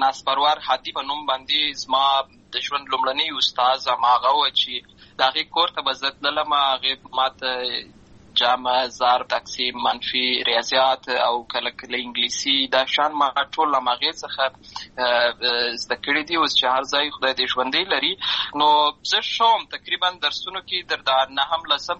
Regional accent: Lashkar Gah, Helmand, Afghanistan; زه په اصل کې د اروزګان ولایت یم اما زه په هلمند ولایت لشکرګاه کې پیدا شوی یم اما د لوی سوی یم عملته مې ښوونځی لوستی ده عملته مې ټول ژوند مې له هماغه ځای څخه پیل شوی دی خو په اصل کې زه د اروزګان ولایت څخه

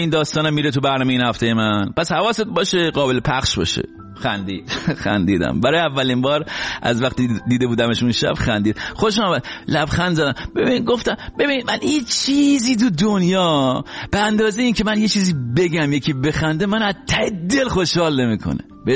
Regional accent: Iran; آخه میدونی من ایرانی هستم

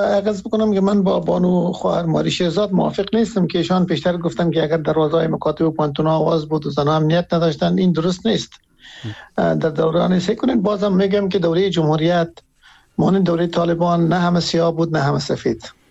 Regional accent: Afghanistan; ما همه از افغانستان هستیم

